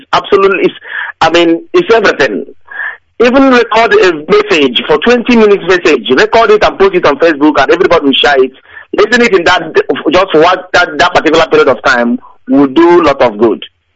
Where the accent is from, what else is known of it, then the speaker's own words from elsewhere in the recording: Idato, Imo, Nigeria; now in Nottingham, United Kingdom; I'm from Idato in Imo State, Biafra land, and I'm coming from Nottingham.